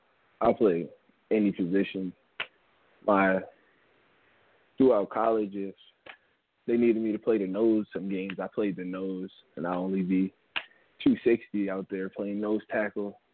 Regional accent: Massachusetts, United States; Because growing up in Mass, that's all you really have is the weight room, because it's snowing most of the time out there

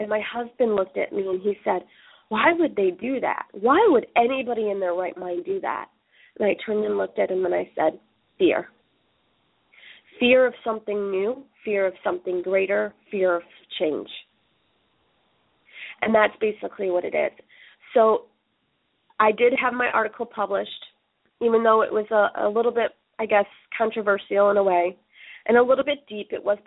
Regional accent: Dearborn, Michigan, United States; born there; It doesn't matter, that I was born in Dearborn and you were born in Tampa.

